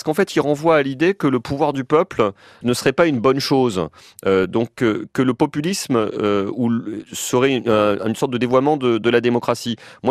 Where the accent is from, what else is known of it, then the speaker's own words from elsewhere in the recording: Paris, Île-de-France, France; Et moi, je suis né à Paris, j'y ai grandi, je veux y vivre toute ma vie